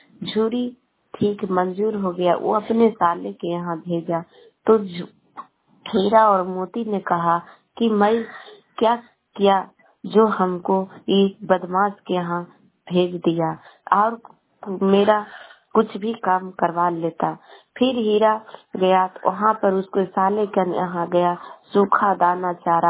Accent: Bihar, India; मैं गुवासा शेखपुरा से बोल रही, पटना जिला के रहने वाले हूँ।

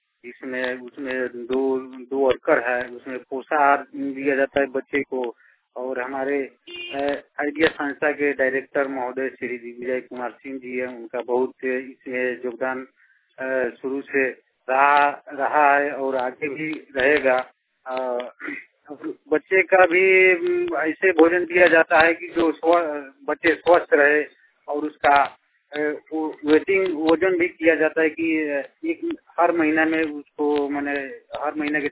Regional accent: Bihar, India; घर परशुरामपुर थाना त्रिपुरिया जिला पूर्वी चंपारण बिहार का रहने वाला। इसे हमारे गांव में अधिकांश गरीब बस्ती है, अनुसूचित जाति और महादलित का बस्ती है।

